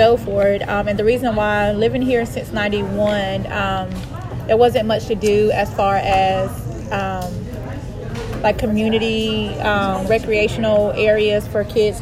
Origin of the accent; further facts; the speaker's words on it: United States; growing up in Chatham County, there wasn't a lot of restaurants, so I'm really excited about the new beginnings of restaurants coming here to Chatham County